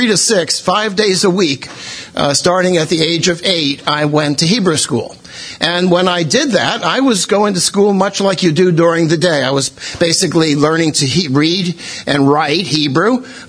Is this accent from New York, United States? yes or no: yes; Brooklyn, New York, United States; I'm not from the South. I'm from New York City, the big city. I was born and raised in Brooklyn.